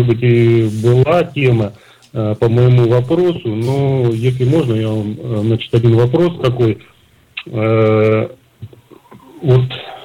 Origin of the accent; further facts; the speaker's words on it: Novosibirsk, Novosibirsk Oblast, Russia; Я из России, из Новосибирска.